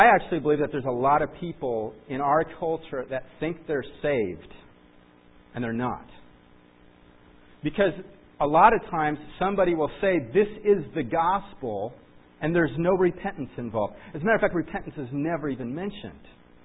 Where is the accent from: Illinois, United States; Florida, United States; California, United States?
California, United States; You know, and I came from Southern California where literally, I was swimming with sharks.